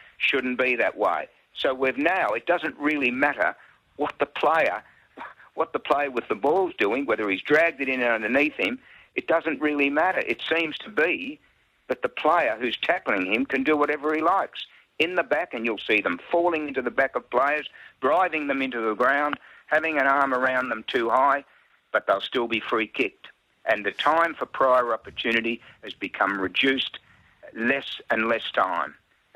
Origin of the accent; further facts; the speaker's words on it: Geelong, Victoria, Australia; I grew up in Geelong